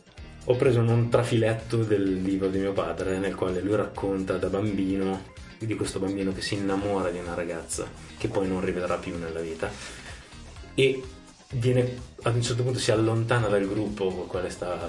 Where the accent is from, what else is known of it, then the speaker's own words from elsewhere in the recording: Milan, Lombardy, Italy; born there; also born or lived in Lago Maggiore / Turin; sono nato a Milano ma poi ho vissuto sul Lago Maggiore per un po' di anni e ho studiato a Torino, quindi sono tornato a Milano, non avevo conoscenze